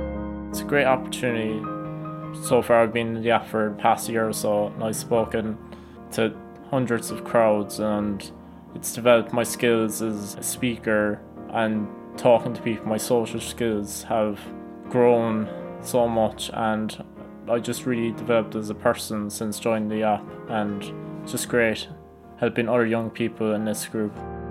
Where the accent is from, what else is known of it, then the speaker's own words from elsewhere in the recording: Tralee, Munster, Ireland; I'm 18. I'm from Tralee, County Kerry.